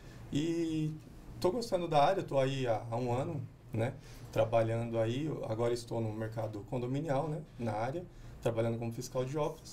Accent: Mogi das Cruzes, São Paulo, Brazil; Eu nasci em Mogi das Cruzes, sou original

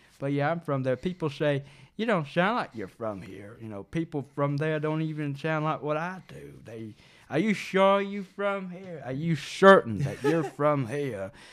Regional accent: Gardena, California, United States; Well, you want me to tell you where I'm from? I'm from Gardena, California.

